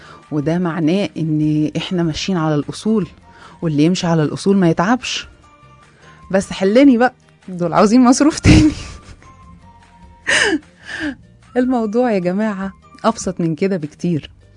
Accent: Egypt; وتقريبا معظم عندنا في مصر معظم المحافظات او القرى الكبيره بتنفذه.

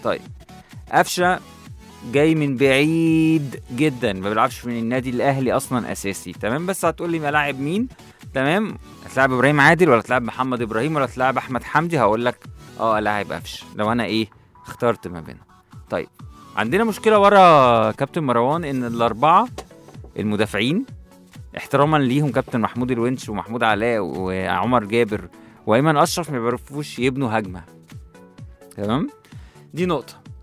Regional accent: Egypt; احنا واحد مصري بنحب التخاريف

